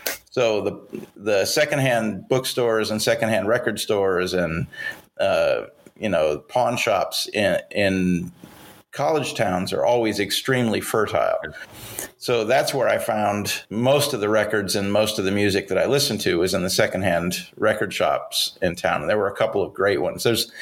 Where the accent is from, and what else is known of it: Missoula, Montana, United States; born or raised there